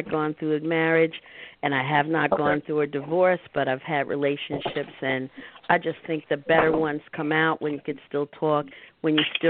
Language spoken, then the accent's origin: English; New York City, New York, United States; I'm from New York City.